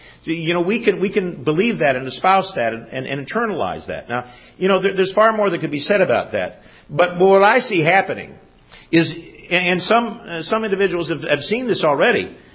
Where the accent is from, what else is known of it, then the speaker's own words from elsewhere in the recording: Detroit, Michigan, United States; Now, I didn't grow up in the South, but I grew up in Detroit.